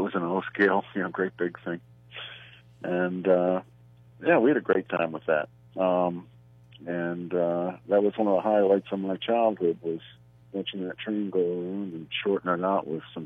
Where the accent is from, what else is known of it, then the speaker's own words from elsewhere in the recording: Butler, United States; now in Massachusetts, United States; We grew up together years ago. I haven't been in Butler for about 50 years. I'm calling from Massachusetts.